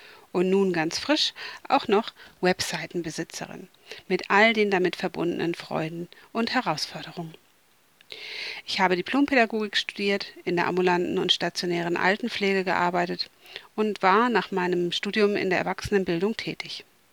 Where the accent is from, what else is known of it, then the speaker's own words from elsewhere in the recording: Northern Germany, Germany; Moin, moin, wie man bei uns in Norddeutschland sagt.